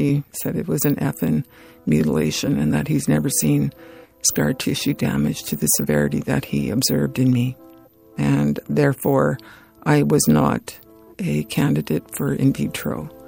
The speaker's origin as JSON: {"language": "English", "town": "Edmonton", "region": "Alberta", "country": "Canada", "tie": "born or raised there", "said": "I grew up in Edmonton and I grew up in the north."}